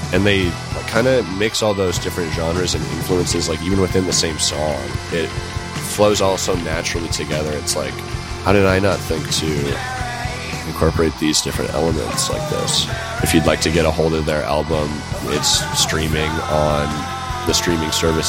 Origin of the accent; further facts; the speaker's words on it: Minneapolis, Minnesota, United States; I'm from Minneapolis, and I play